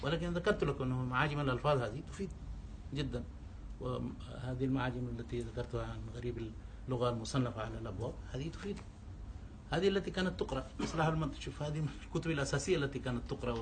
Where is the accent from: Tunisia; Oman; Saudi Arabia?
Saudi Arabia; عندنا في السعودية